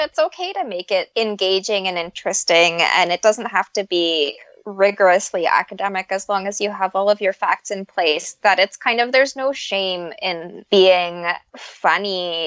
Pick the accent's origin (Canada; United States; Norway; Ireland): Canada; because I'm French Canadian